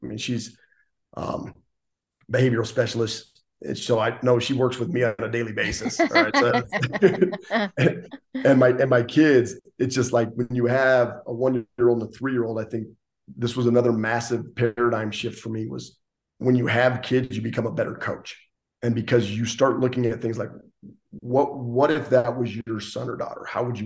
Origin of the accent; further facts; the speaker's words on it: Gillette, Wyoming, United States; I'm from Gillette, Wyoming. Sundance, Wyoming is about 45 minutes away.